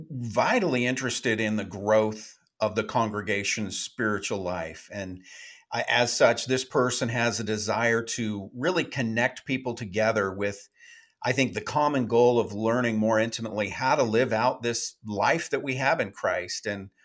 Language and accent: English; Eugene, Oregon, United States; And this was growing up in Eugene, Oregon, actually.